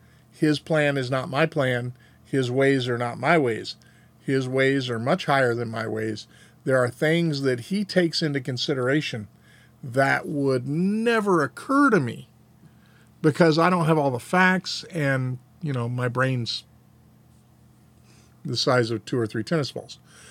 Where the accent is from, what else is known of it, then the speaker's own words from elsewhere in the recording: United States; I am an American, and I do have nationalist and patriotic sympathies, but I'm also an Earthling.